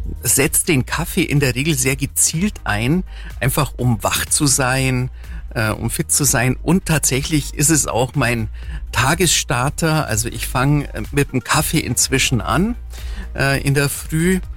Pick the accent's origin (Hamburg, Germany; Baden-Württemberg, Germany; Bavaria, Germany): Bavaria, Germany; Kaufbeuren; born there; Ich bin in Kaufbeuren geboren und zwar an Heiligabend 1964. Mitten in der Nacht, 22.52 Uhr. Und mehr Kaufbeurer geht dann eigentlich gar nicht.